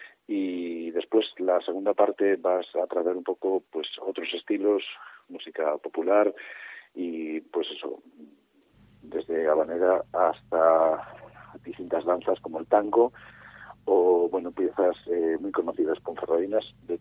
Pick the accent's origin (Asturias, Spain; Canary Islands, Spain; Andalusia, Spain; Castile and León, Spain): Castile and León, Spain; Bembibre; yo soy de Bembibre y algunas de las personas, de los miembros fundadores, eran de Bembibre